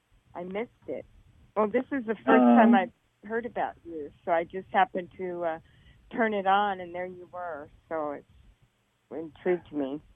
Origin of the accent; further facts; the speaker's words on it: Los Angeles, California, United States; now in Honolulu, United States; I'm from L.A., but I'm in Honolulu right now.